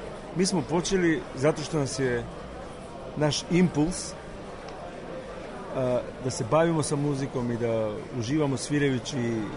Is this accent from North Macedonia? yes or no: yes; Skopje, North Macedonia; mi smo dolazili iz Skopja, a Skopje je u 70. godinama bio, verujte, fusion grad.